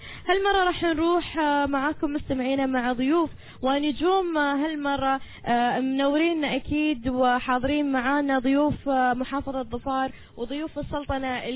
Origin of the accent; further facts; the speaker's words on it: Muscat, Muscat Governorate, Oman; لان عندنا صيف في مسقط، حر كثير عندنا في مسقط